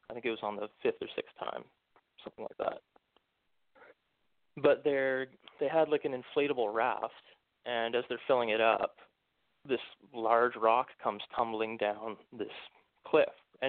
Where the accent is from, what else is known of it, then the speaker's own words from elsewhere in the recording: Alberta, Canada; also born or lived in Saskatchewan; I am Canadian. Yeah. Born in Saskatchewan, but raised in Alberta most of my life.